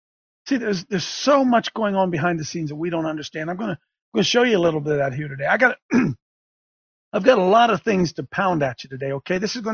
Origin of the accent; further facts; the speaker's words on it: Ohio, United States; here in Ohio, right where I live in my hometown, Licking County, Ohio